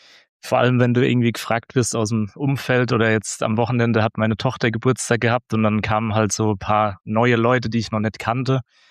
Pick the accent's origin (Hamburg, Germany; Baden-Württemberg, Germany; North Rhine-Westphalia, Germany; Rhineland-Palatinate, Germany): Rhineland-Palatinate, Germany; Kaiserslautern; moved away as an adult; also born or lived in Augsburg; now in Austria; Vorher war ich in Augsburg die letzten 4, 5 Jahre und ursprünglich komme ich aus Kaiserslautern, also aus Rheinland-Pfalz und ich bin jetzt, ich werde jetzt dieses Jahr 34, genau, ja. Also 33 bin ich noch.